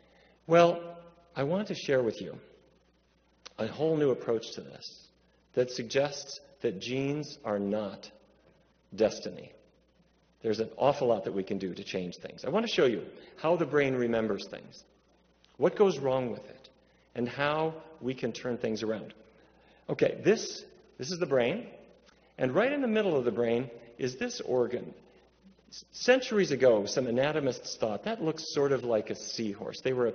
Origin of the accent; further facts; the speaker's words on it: Fargo, North Dakota, United States; When I was a kid, growing up in Fargo, I would wake up to the smell of bacon.